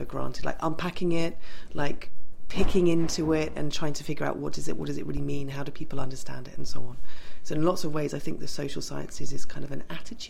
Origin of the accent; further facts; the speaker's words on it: Guildford, South East England, United Kingdom; I grew up in the southeast of England in a town called Guildford, which is about an hour away from London.